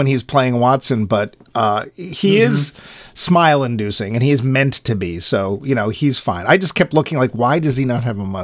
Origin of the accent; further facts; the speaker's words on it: United Kingdom; because, you know, being British and stuff.